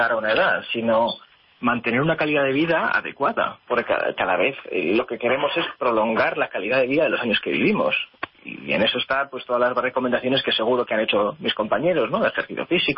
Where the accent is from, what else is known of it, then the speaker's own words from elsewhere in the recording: San Sebastián, Basque Country, Spain; yo soy de San Sebastián, o sea, que soy de ahí